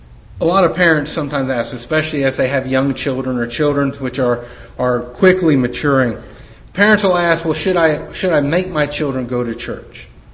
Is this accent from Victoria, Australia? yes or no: yes; Melbourne, Victoria, Australia; Mom had a cross-stitch thing when we were growing up in Melbourne.